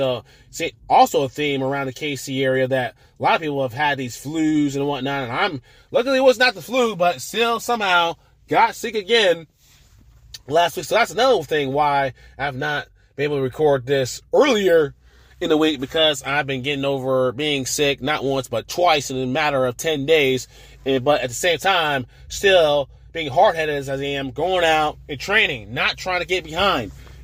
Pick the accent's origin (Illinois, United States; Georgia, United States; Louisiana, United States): Georgia, United States; But in my opinion, because I am from Georgia and I want to do that hometown race at some point, maybe within the next 3 years.